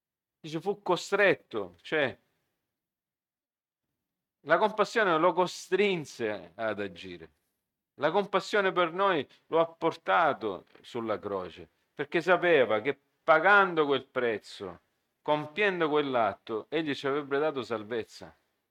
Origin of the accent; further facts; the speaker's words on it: United States; Io sono cresciuto in America